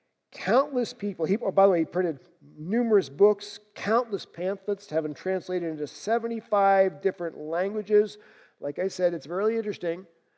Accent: New Jersey, United States; Growing up in New Jersey, I grew up listening to him on the radio.

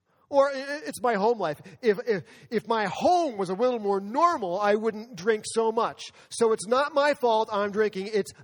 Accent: New York City, New York, United States; Where I grew up in New York City

